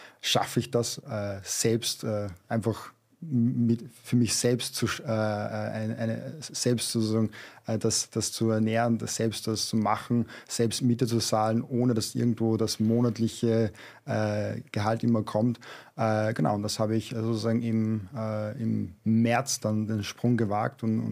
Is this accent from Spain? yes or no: no; Upper Austria, Austria; accent: Mühlviertel dialect; ich bin zwar deutsche Muttersprache, aber ich komme aus dem Müllviertel.